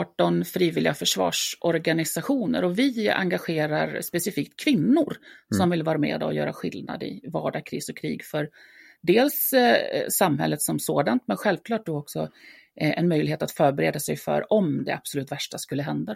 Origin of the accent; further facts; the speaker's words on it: Dalarna County, Sweden; jag är uppväxt i Dalarna och har väl alltid varit nyfiken på att testa nya saker.